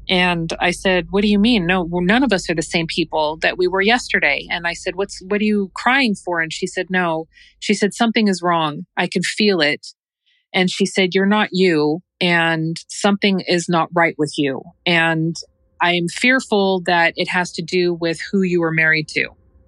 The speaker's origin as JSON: {"language": "English", "region": "California", "country": "United States", "tie": "born or raised there", "said": "because we have to go to my hometown so that we can prepare for the funeral. So a couple of days later, we drove to Northern California"}